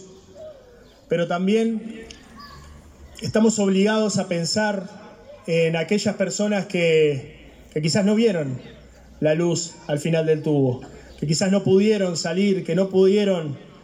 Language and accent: Spanish; Sarandí, Uruguay; como vecinos, como sarandienses, pero como uruguayos, como orientales